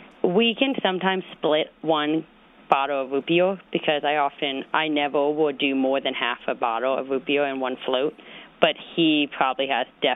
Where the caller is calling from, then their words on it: Denver, Colorado, United States; I'm calling from Denver, Colorado.